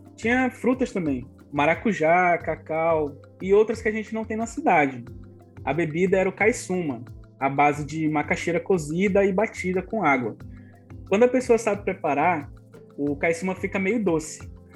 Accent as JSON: {"language": "Portuguese", "town": "Manaus", "region": "Amazonas", "country": "Brazil", "tie": "born or raised there", "said": "Eu não falo 100% do meu idioma, porque eu fui criado em Manaus. A minha mãe saiu da aldeia um pouco antes de eu nascer, junto com meus avós, por causa das complicações na gravidez."}